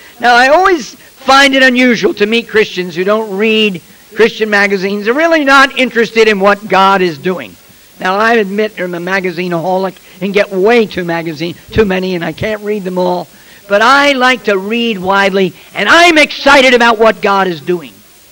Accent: New Jersey, United States; It's because I'm from New Jersey.

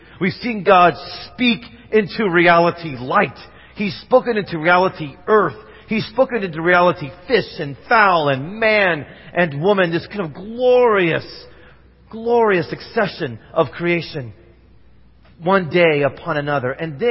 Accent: Indiana, United States; This is when I grew up in Indiana.

